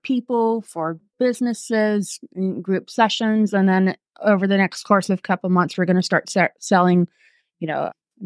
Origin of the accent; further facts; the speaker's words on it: the South, United States; growing up in the South in a strict Catholic family.